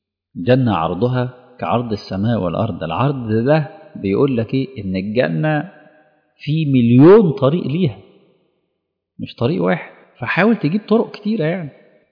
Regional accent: Egypt

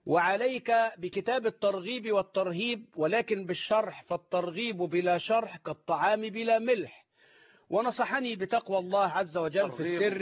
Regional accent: Mit Antar, Dakahlia, Egypt; قريتي ميت عنطر مركز طلخة دقهلية عام 66 بمسجد المحطة، وكنت في ذلك الوقت في السنة الثانية الثانوية في مدرسة طلخة الثانوية بالدقهلية

